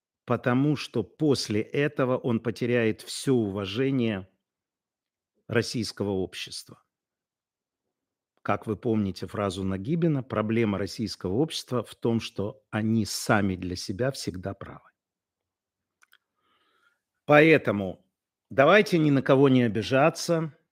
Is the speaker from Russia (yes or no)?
no; Belarus; все мы из Беларуси.